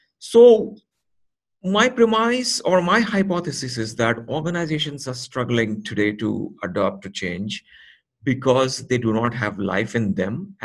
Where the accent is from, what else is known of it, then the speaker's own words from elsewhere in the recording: Pune, Maharashtra, India; it's happening in my hometown, Pune.